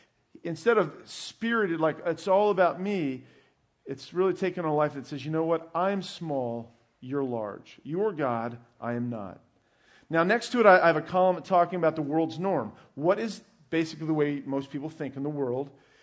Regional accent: Herndon, Virginia, United States; I grew up in Herndon

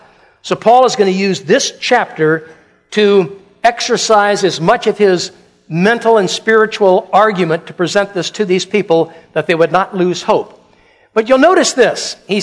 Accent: United States; Well, I'm an American. We believe in the resurrection.

